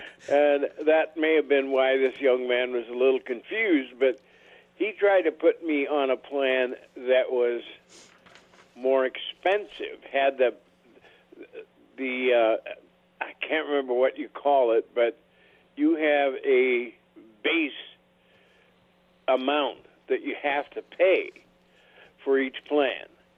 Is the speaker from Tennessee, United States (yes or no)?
no; Montana, United States; I'm from Montana. I know about that.